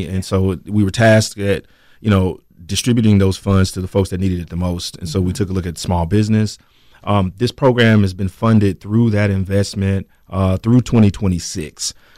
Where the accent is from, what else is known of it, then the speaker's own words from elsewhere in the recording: Winston-Salem, North Carolina, United States; And so I'm from Winston. Mm-hmm. Went to Winston-Salem State, born and raised, you know, and so I've seen the growth as well.